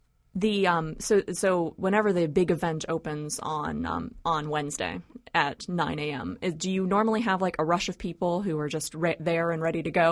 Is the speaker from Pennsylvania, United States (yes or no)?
yes; Pennsylvania, United States; I know there's a Nebraska State Fair, but I come from Pennsylvania